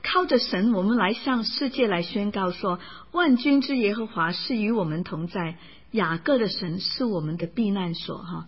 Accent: California, United States; 因为我是加州人哈，一月份去多伦多是大雪的时候。

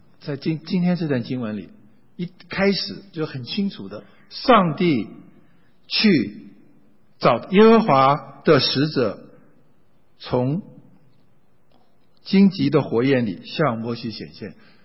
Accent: Taiwan; 因为我从小在台湾冬天都没有暖气的，冬天都是40到50度的台湾，而且下雨

